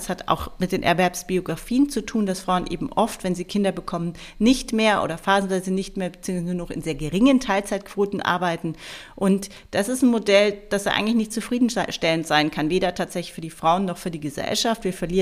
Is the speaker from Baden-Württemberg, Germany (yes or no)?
no; Munich, Bavaria, Germany; ich komme aus München